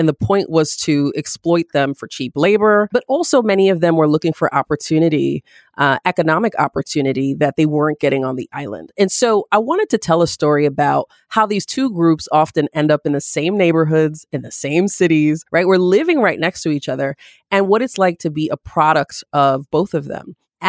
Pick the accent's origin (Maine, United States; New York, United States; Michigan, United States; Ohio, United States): New York, United States; Syracuse; And so growing up in Syracuse, it's a tale of two cities.